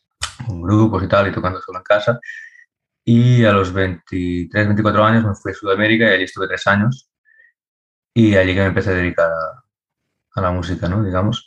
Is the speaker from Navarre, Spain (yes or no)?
no; Els Guiamets, Catalonia, Spain; soy de los Guiamets, que es un pueblito ahí en el Priorat, en Tarragona, ¿no?